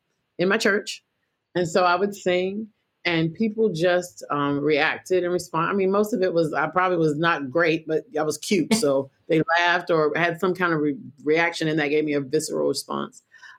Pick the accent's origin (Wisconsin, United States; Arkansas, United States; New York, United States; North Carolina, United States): New York, United States; Rochester; born there; I was born in Rochester, New York, and I was born in September, okay.